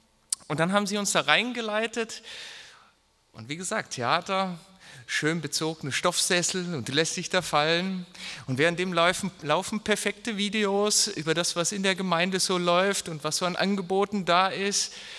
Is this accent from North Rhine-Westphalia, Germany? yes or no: yes; Cologne, North Rhine-Westphalia, Germany; Köln, wo ich herkomme, ist 1 Million.